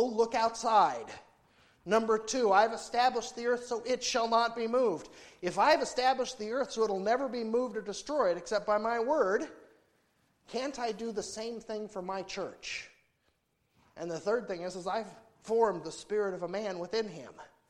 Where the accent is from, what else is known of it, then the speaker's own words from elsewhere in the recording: Anderson, United States; I remember my brother and I, when I was about 9, he was 10, we were in Anderson, my hometown, walking down the main street in Anderson, which was basically Derelict's Row